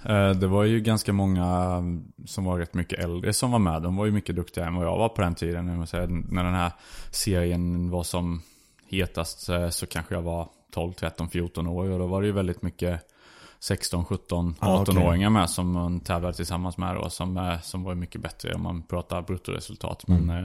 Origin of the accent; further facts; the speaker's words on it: Växjö, Kronoberg County, Sweden; Jag var givetvis en hel del hemma i Växjö. Var på Öland en del.